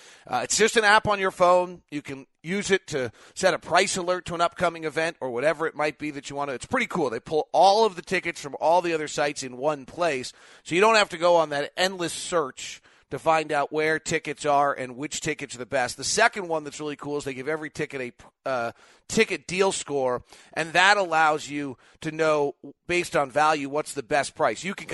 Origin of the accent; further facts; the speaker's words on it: Manhattan, Kansas, United States; I am from Manhattan, Kansas.